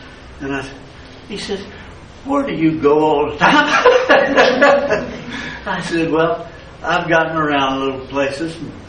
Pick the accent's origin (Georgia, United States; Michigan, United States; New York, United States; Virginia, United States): Virginia, United States; Richmond; I said, hey, I'm a Baptist, and I'm from Richmond, Virginia.